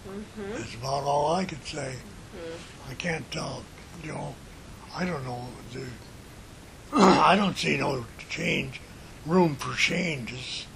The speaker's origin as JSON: {"language": "English", "region": "North Dakota", "country": "United States", "tie": "born or raised there", "said": "Oh, well, I was growing up in North Dakota. We didn't know anybody had cars."}